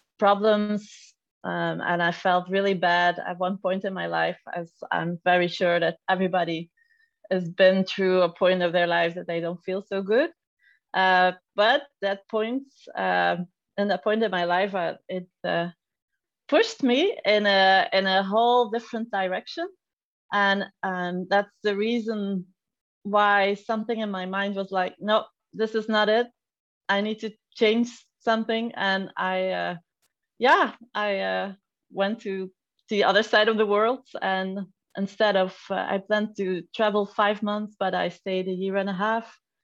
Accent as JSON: {"language": "English", "country": "Belgium", "said": "I'm an entrepreneur from Belgium."}